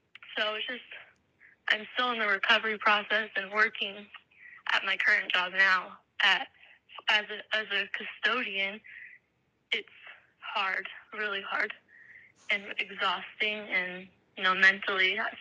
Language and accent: English; Minden, Nevada, United States; So I'm 26 years old. I am from Minden, Nevada.